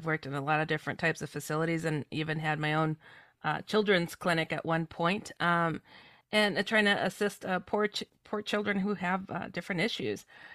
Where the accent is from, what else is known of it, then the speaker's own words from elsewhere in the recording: Midwest, United States; also born or lived in California; I come from the Midwest, though I was born in California, and my family has experienced a lot of strange things right alongside of me.